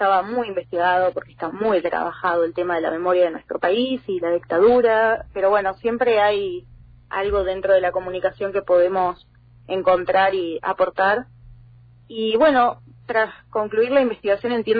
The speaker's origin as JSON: {"language": "Spanish", "town": "San Antonio de Areco", "region": "Buenos Aires Province", "country": "Argentina", "tie": "born or raised there", "said": "mi militancia empieza a los 14 años, la verdad, en mi pueblo. Yo no soy de Capital, uh-huh. Soy de San Antonio de Areco"}